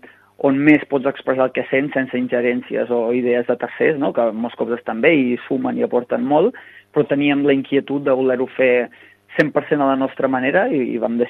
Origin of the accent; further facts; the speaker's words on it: Torroella de Montgrí, Catalonia, Spain; som de Torroella de Montgrí i als voltants, i és una zona molt musical.